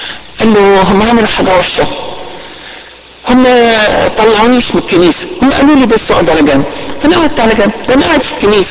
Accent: Alexandria, Alexandria Governorate, Egypt; اذكر قصة حصلت عندنا في اسكندرية

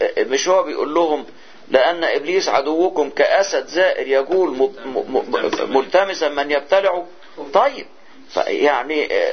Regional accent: Egypt; كنا دايما عندنا في مصر كانوا يقولوا ايه داري على شمعتك تقيد

